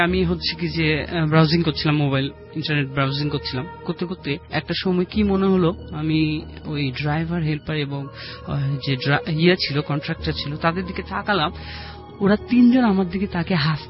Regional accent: Rajshahi, Rajshahi Division, Bangladesh; সবাই জানে যে আমি রাজশাহী থেকে এসেছি.

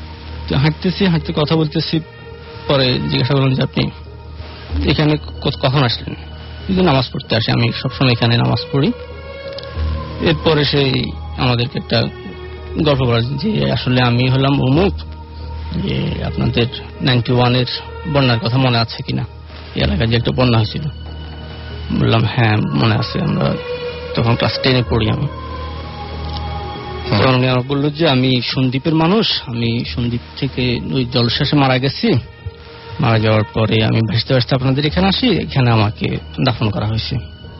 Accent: Hatiya, Chittagong Division, Bangladesh; আমার বাড়ি নোয়াখালী জেলার হাতিয়া উপজেলায়।

